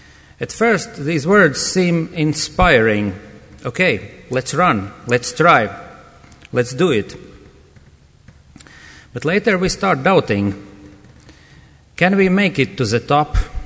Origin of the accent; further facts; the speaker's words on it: Latvia; English is a second language; from confessional Lutheran believers in my home country, Latvia.